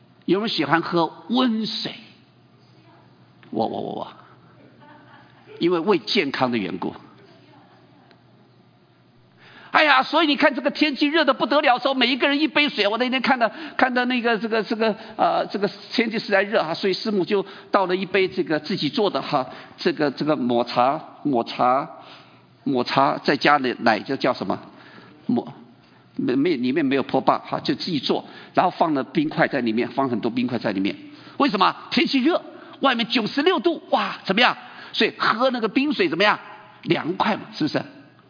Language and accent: Chinese; United States; 我们美国人最骄傲的就是什么？我们是一个民主社会。